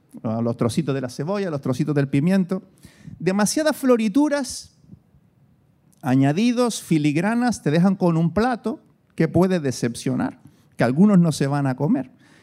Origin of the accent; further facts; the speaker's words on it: Canary Islands, Spain; Yo soy canario, soy de Gran Canaria, del interior de Gran Canaria. Mis abuelos vivían en una casa cueva que hizo mi abuelo sin electricidad, con pico. Esa es mi ascendencia.